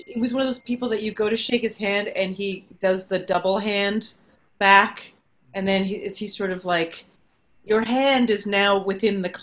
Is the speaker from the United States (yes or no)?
no; Calgary, Alberta, Canada; I grew up in Calgary.